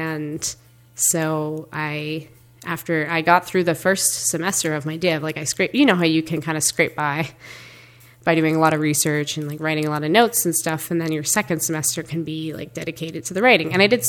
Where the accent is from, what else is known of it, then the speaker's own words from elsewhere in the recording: Ipswich, Massachusetts, United States; now in Amherst, United States; So I'm 24 and a half, and I'm from Ipswich, Massachusetts, which is only a couple hours north of where we are now, which is technically Amherst, Mass, on Hampshire campus.